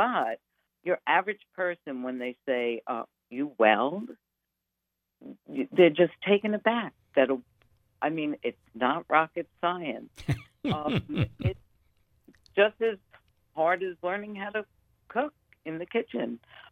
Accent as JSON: {"language": "English", "town": "New York City", "region": "New York", "country": "United States", "tie": "born or raised there", "said": "I was coming from Staten Island. I'm a native New Yorker. And as a young person, I was taking ferries, trains to get to school every day."}